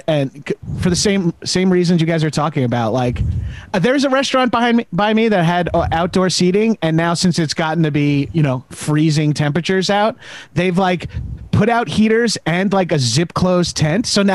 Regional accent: Long Island, New York, United States; Well, I'm from Long Island, so it's practically the same.

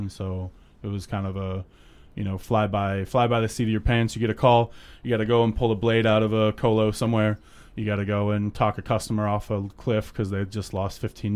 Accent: Cleveland, Ohio, United States; I grew up in Cleveland. I went to college in Alabama.

